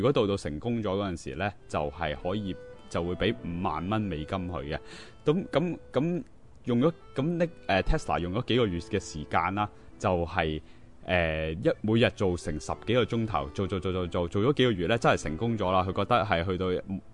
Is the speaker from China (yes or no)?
no; Canada; 我喺加拿大长大嘅